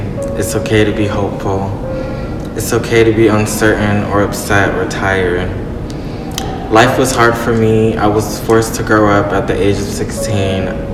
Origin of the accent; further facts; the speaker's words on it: Florida, United States; I was scared I'd be turned down because I was from Florida, and during this time coming from different states was freaking people out.